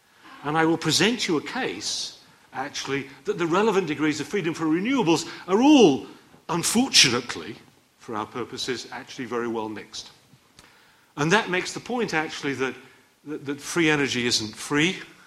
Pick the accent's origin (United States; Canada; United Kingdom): United States; Chicago, Illinois; I mean, now, for example, I come from Chicago.